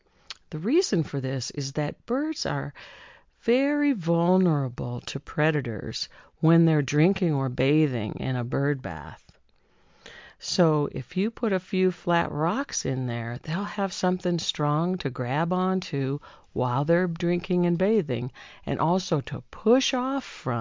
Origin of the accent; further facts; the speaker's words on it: Midwest, United States; moved away as an adult; also born or lived in Seattle; I grew up in the Midwest, and I set off on a journey when I was 20 years old to live in the desert. But I kind of got blown off course, and I ended up in Seattle. And I stayed there for 40 years.